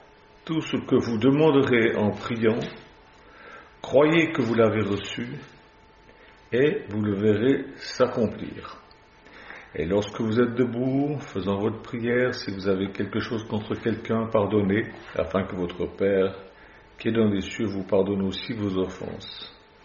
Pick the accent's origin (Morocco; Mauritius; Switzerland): Switzerland; now in France; Moi, je ne peux pas voter parce que je suis suisse